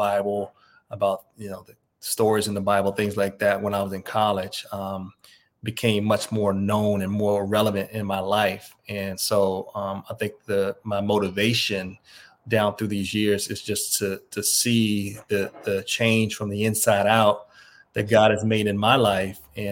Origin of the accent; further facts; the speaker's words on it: East Coast, United States; You know, I grew up on the East Coast